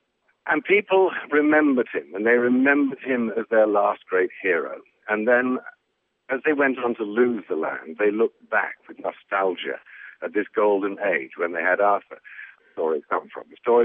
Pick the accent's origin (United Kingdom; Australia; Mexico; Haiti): United Kingdom; now in United States; you can tell from my accent that I'm British, although I've lived in America for half my life and I'm an American citizen now